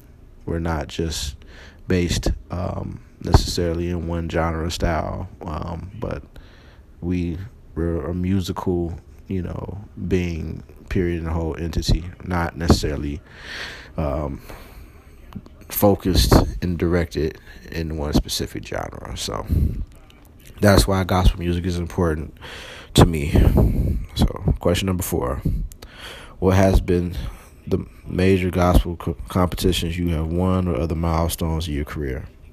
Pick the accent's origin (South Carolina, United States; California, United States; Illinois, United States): Illinois, United States; Chicago; I was born into Chicago. I grew up in the South Suburban area of Chicago, as well as the South Side of Chicago.